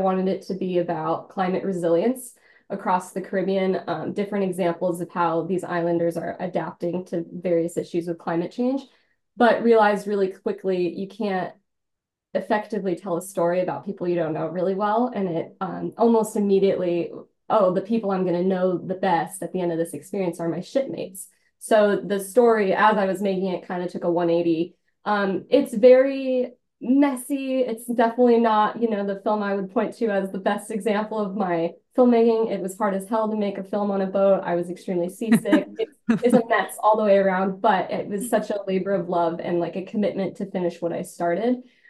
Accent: Tucson, Arizona, United States; growing up in Tucson, Arizona, I always had this love affair with the ocean

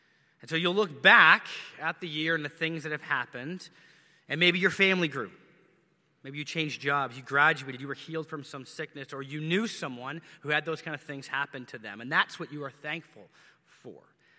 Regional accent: Canada; I'm Canadian, so I know that.

